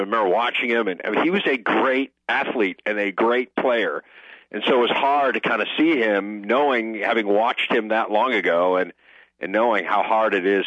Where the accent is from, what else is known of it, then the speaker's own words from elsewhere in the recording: Illinois, United States; I grew up in Illinois, and the Illinois State Tournament for basketball still is a pretty big deal